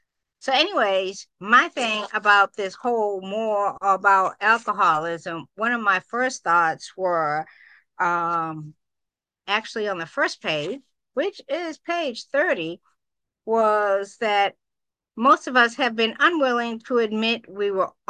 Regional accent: Boston, Massachusetts, United States; my mom was white, my dad was black, so that created its own issue growing up in Boston in the 60s.

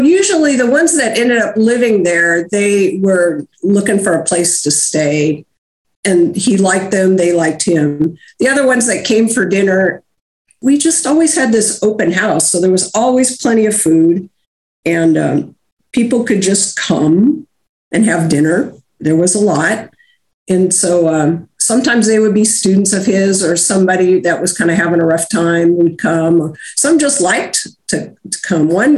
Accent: Portland, Oregon, United States; I was born in Emmanuel Hospital right here in Portland.

